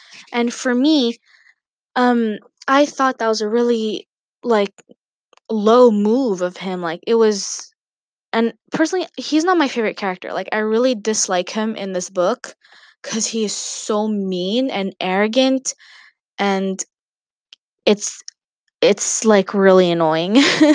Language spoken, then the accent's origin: English; Canada; I'm 13 years old. I am Canadian and I am also from a Lebanese origin.